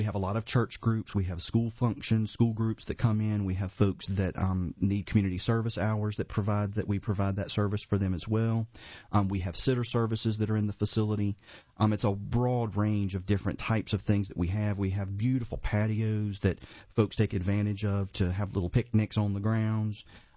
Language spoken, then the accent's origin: English; New Orleans, Louisiana, United States; moved away as an adult; now in Fuquay, United States; We're from New Orleans, and so it's kind of a whole different culture there, of course.